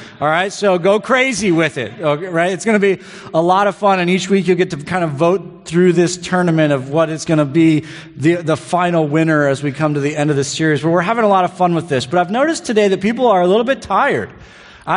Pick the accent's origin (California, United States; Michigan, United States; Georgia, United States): Michigan, United States; had the audacity to walk on stage with an Ohio State t-shirt, if you didn't notice that earlier, and I'm from Michigan.